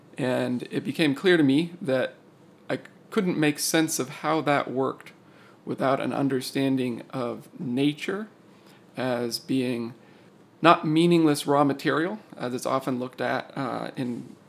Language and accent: English; California, United States; I grew up in Southern California.